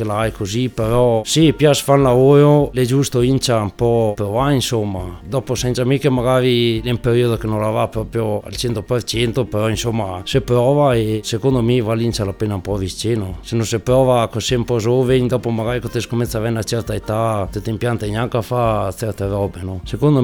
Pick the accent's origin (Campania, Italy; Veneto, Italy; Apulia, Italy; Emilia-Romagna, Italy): Veneto, Italy; Sono nato a Tacol, sono originario da Tacol, e ho 29 anni